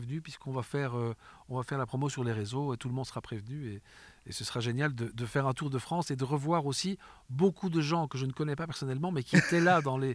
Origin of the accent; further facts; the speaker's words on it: Bruges, Flanders, Belgium; born there; Je suis né à Bruges.